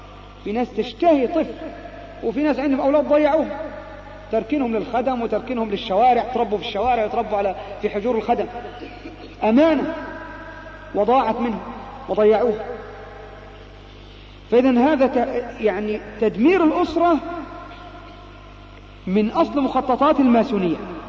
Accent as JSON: {"language": "Arabic", "region": "Upper Egypt", "country": "Egypt", "said": "حتى كانت عندنا في الصعيد، لو الناس عندكم من الصعيد"}